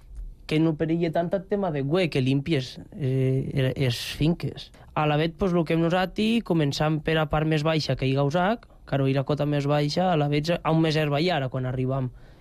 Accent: Almenar, Catalonia, Spain; jo ja persona gran, et venc d'Almenar.

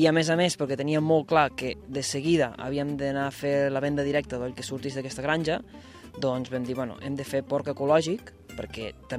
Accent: Argentina; now in Lleida, Spain; Sí, bueno, jo sóc argentí, el que passa que fa 18 anys que sóc aquí.

